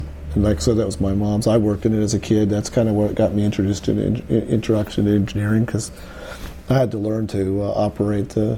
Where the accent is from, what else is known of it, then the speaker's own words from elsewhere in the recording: Riverside, California, United States; also born or lived in East Los Angeles; We didn't live there for long. We stayed there, I think we were about 5 years old when we moved out of East L.A. Mm-hmm. And moved to Riverside, California.